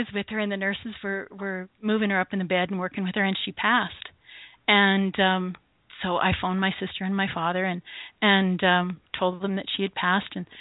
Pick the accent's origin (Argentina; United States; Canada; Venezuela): Venezuela; as a kid, Spanish is what I always went to because I grew up in Venezuela, right?